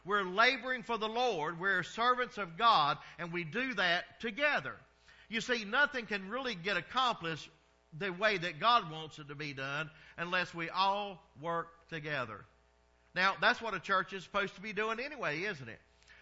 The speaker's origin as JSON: {"language": "English", "region": "the South", "country": "United States", "said": "I'm from the South. And everywhere I go, people say, you're not from here, are you?"}